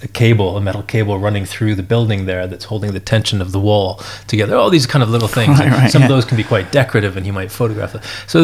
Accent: Vancouver, British Columbia, Canada; we moved to Canada. So I grew up in Vancouver there and did my high school and college in Canada.

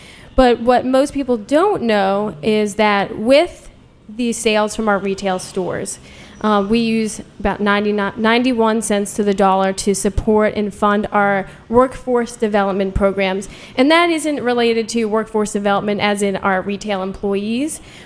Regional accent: Bethesda, Maryland, United States; also born or lived in Washington, D.C.; So I am actually a DC native, quote unquote, was born in DC. Grew up in the Bethesda area and have lived here ever since.

